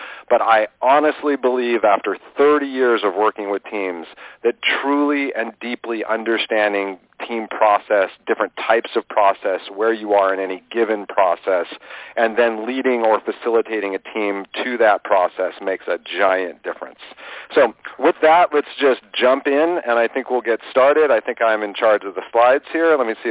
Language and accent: English; Los Angeles, California, United States; I was brought up in Westwood